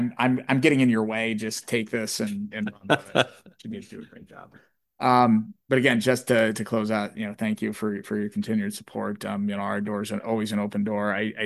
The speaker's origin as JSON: {"language": "English", "town": "Caton", "region": "New York", "country": "United States", "tie": "born or raised there", "said": "Just this morning, she brought up Caton and solar development, Caton, you know, my hometown."}